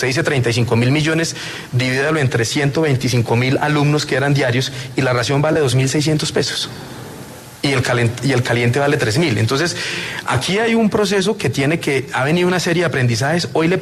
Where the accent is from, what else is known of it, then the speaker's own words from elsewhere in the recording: Santander, Colombia; Yo soy el más interesado como exgobernador y como santandereano en que brille la verdad y la justicia.